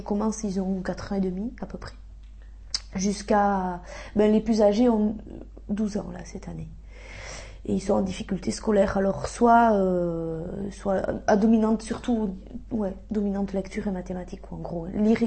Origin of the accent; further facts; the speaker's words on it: Biarritz, Nouvelle-Aquitaine, France; Moi, je suis née ici à Biarritz.